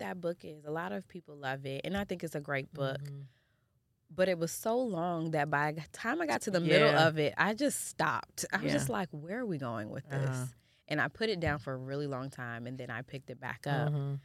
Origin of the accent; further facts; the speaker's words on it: Jamaica; Like, she's Jamaican, I'm Jamaican.